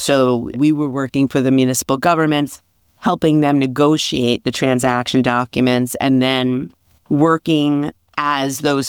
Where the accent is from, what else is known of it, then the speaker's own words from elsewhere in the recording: Westbury, New York, United States; So I grew up on Long Island in Westbury. I still live on Long Island.